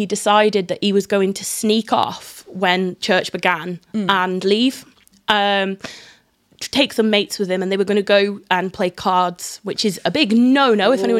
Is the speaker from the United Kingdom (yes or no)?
yes; Telford, West Midlands, United Kingdom; So I'm from Telford and the bit of Telford I grew up in is very close to the Iron Bridge and the kind of Iron Bridge Gorge.